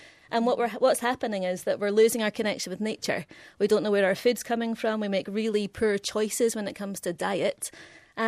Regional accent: Glasgow, Scotland, United Kingdom; moved away; Oh, I've only been here for 2 years. I'm from Glasgow.

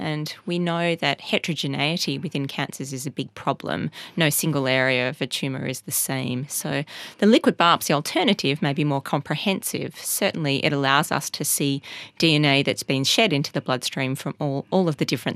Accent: Melbourne, Victoria, Australia; also born or lived in Cambridge; I'm from Melbourne originally and did my medical training here in Melbourne

